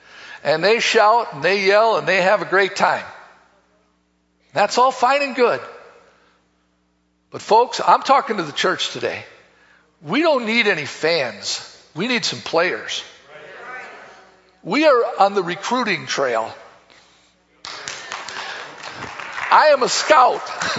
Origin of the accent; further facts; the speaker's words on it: Wisconsin, United States; I'm from Wisconsin. Oh, I don't live that far from Green Bay.